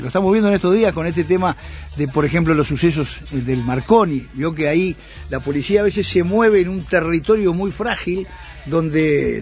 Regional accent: Nueva Helvecia, Colonia, Uruguay; moved away; En Nueva Albesia, donde nací y donde viví hasta que me vine a estudiar a Montevideo.

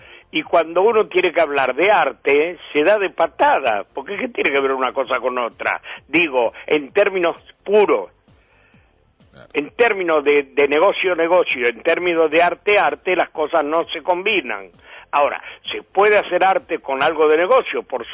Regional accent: Argentina; Yo me siento un actor argentino, no de Buenos Aires.

